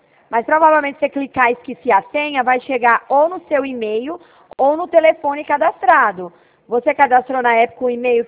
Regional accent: Ribeirão Preto, São Paulo, Brazil; a gente é daqui de Ribeirão.

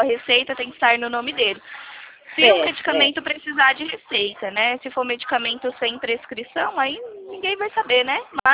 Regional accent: São José do Rio Preto, São Paulo, Brazil; Eu sou de Rio Preto.

